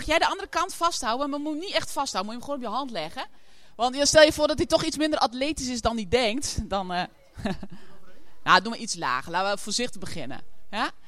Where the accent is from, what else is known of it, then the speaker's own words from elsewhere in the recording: Aalten, Gelderland, Netherlands; Ik kom uit Aalten.